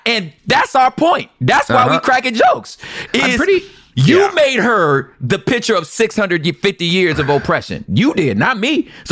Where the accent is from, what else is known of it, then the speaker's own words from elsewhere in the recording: Los Angeles, California, United States; By itself, I'd be like, I'm from Los Angeles.